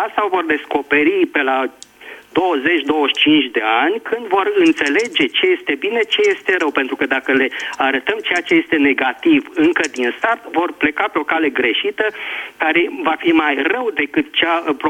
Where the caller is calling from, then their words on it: Vatra Dornei, Suceava County, Romania; din Vatra Dornei.